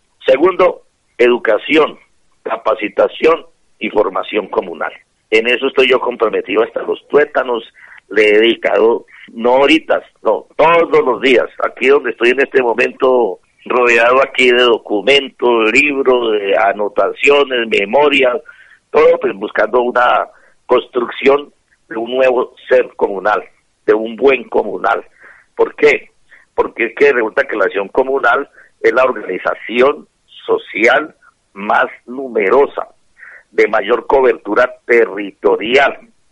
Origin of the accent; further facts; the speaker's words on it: Colombia; nací en Colombia, vivo en Colombia y moriré en Colombia.